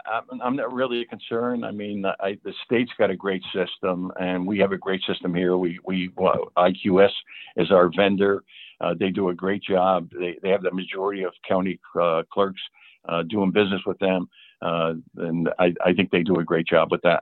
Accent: Troy, New York, United States; now in North Greenbush, United States; We reside in North Greenbush. I was born and raised in Troy.

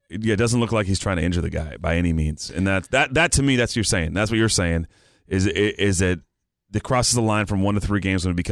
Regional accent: California, United States; also born or lived in Wisconsin; And I'm from Northern California. I lived in Wisconsin.

